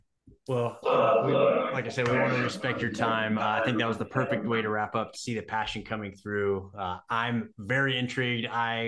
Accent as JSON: {"language": "English", "region": "California", "country": "United States", "tie": "born or raised there", "said": "And I grew up in Southern California."}